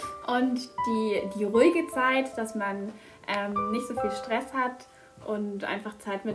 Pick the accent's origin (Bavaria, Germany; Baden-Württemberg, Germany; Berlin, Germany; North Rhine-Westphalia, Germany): Bavaria, Germany; Heideck; Ich komme eigentlich aus der Gegend. Ich bin aus Heideck und war sogar hier Schülerin